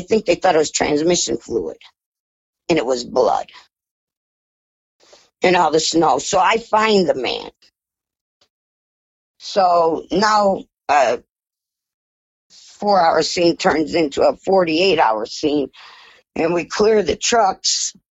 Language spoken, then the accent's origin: English; Chicago, Illinois, United States; accent: Chicago; I don't know, my Chicago accent kind of sounds terrible.